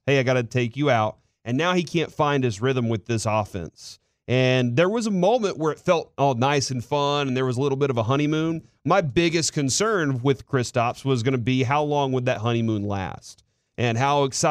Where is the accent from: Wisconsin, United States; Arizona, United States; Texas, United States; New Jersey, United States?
Texas, United States; Dallas; We're both local DFW products. Kevin is from North Garland High School, and I am from Bryan Adams High School in East Dallas.